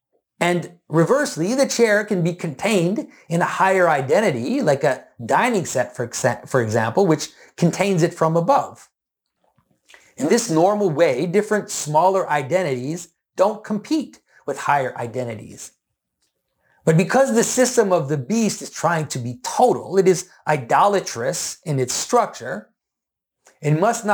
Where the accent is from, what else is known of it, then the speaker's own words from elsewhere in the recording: Quebec, Canada; I bear the name of my ancestors … while I am also marked by being Quebecois, by being Canadian